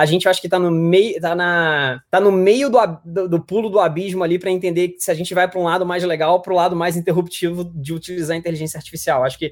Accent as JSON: {"language": "Portuguese", "region": "Rio de Janeiro", "country": "Brazil", "lives_now": "São Paulo, Brazil", "said": "eu tenho 31 anos, sou carioca. Acabei trilhando um pouco minha vida em alguns lugares aqui do país, mas estou há mais ou menos 8 anos aqui em São Paulo."}